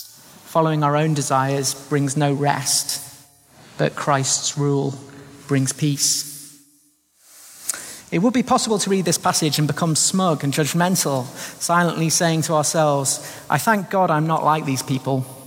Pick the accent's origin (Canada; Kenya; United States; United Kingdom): United Kingdom; Now, I am British. I love my country. I love my people. I love the land, the culture, the traditions.